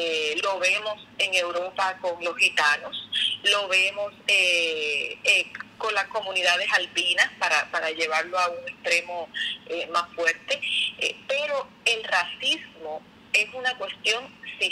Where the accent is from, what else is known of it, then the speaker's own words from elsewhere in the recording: Puerto Rico; aquí yo soy person of color porque soy puertorriqueño.